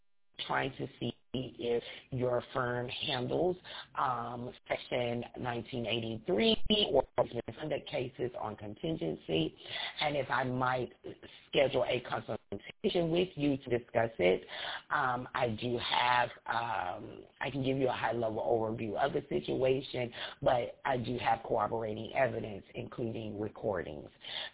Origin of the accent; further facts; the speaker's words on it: Birmingham, Alabama, United States; now in Huntsville, United States; I'm an Alabama resident, born and raised in Birmingham, and I've recently, last year, relocated from the area to the Huntsville, Alabama metro area.